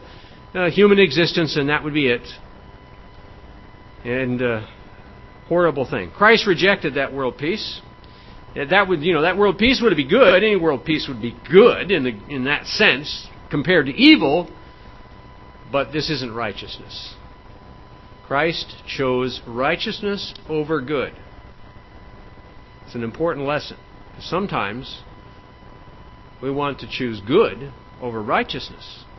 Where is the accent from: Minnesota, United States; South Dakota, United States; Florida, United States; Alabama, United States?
South Dakota, United States; I grew up in Crazy Horse territory there in South Dakota near the Black Hills. That's Oglala territory.